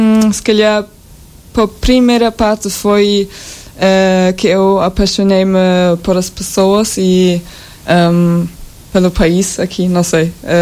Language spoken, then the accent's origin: Portuguese; Bochum, North Rhine-Westphalia, Germany; Portuguese is a second language; De Bochum, é a área perto de Colônia, é a área da indústria de ferro e de muita cultura também.